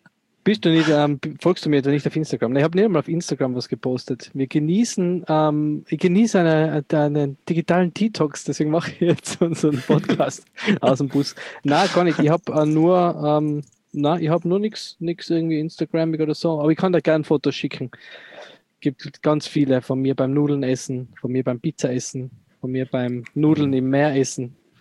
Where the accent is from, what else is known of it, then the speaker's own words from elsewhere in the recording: Tyrol, Austria; Als Tiroler